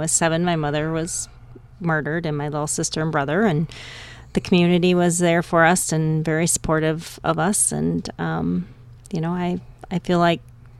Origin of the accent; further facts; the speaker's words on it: Sauk Prairie, Wisconsin, United States; I grew up in Sauk Prairie.